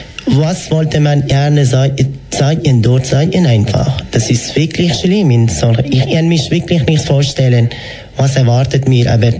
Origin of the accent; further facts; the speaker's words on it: Iran; German is a second language; Jawohl, das ist mein Heimatland.